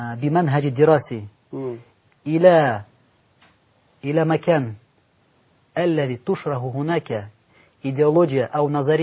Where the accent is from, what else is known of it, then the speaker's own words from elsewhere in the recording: Ulyanovsk, Ulyanovsk Oblast, Russia; Arabic is a second language; also born or lived in Samara; أنا من روسيا، ممكن نقول من وسط روسيا، يعني المدينة التي ولدت فيها اسمها سمارة.